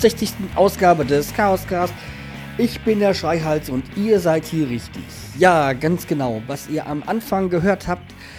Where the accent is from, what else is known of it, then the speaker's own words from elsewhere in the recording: Hanau, Hesse, Germany; born there; Und zwar, wir sind beide gebürtige Hanauer.